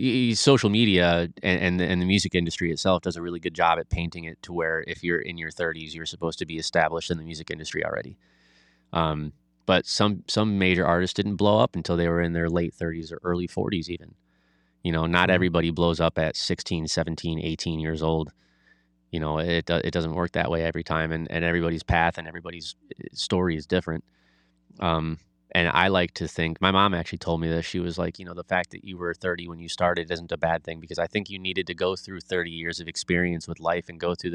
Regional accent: Chicago, Illinois, United States; You know, I grew up in Chicago and I was around gangs, but I never was a part of that lifestyle.

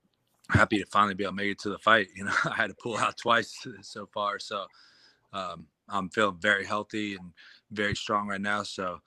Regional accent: Columbus, Ohio, United States; I actually took that fight only because it was supposed to be here in Columbus, Ohio, my hometown.

